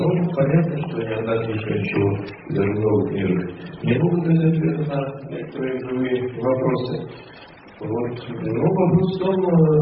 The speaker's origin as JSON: {"language": "Russian", "region": "Moscow", "country": "Russia", "said": "из Москвы."}